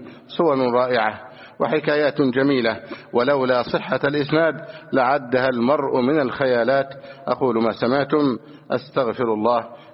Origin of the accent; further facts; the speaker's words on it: Egypt; اللهم احفظ بلدنا مصر امنا امانا سخاء رخاء وسائر بلاد المسلمين.